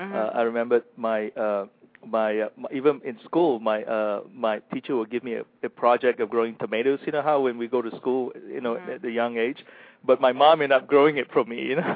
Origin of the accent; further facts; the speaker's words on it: Malaysia; when I grew up in Malaysia, that's how my mom was. We have our own chickens and come with eggs.